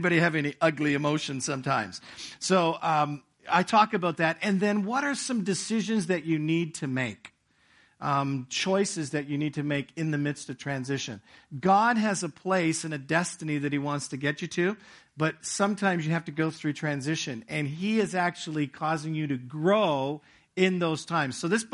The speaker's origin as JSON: {"language": "English", "town": "Toronto", "region": "Ontario", "country": "Canada", "tie": "born or raised there", "also_born_or_lived": "England", "lives_now": "Hamilton, Canada", "said": "I actually grew up in Toronto. I was born in England, and my parents immigrated to Canada in 67 and basically lived most of my life in Toronto. I preached, pastored in Toronto for 12 years. And then we moved to Hamilton about 20 years ago"}